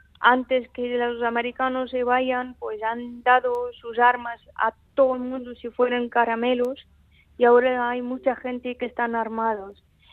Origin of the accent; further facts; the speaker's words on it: Afghanistan; moved away; Yo salí en finales de 2006 de Afganistán, pero he estado viviendo toda la guerra civil y el régimen de talibanes en Afganistán.